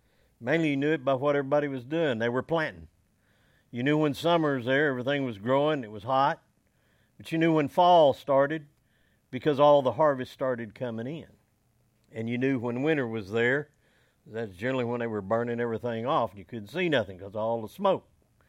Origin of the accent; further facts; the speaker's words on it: Odessa, Texas, United States; and I grew up out in Odessa in West Texas, very similar to here.